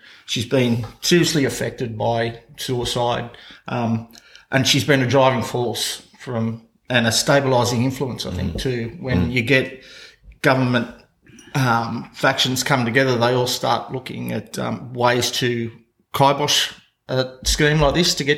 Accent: Sydney, New South Wales, Australia; born there; I'm second generation local, I should say. I'm actually born and bred in Sydney. Then as a young kid was brought down here by my parents

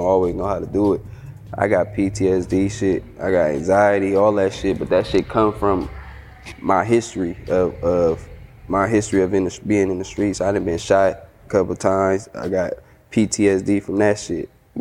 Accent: Oakland, California, United States; Mind you, I'm from Oakland, I didn't went to sleep to gunshots, woke up to sirens, you feel me?

